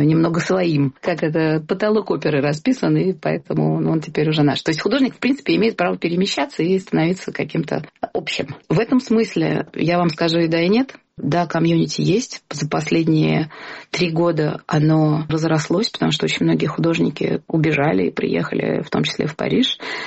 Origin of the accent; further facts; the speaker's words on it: Russia; потому что мы все из России, то мы поэтому вместе.